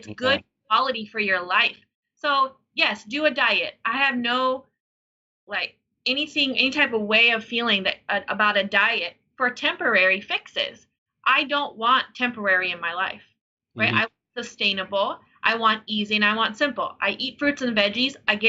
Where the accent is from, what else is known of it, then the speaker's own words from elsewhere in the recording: Denver, Colorado, United States; born there; No, I was born in Denver, Colorado.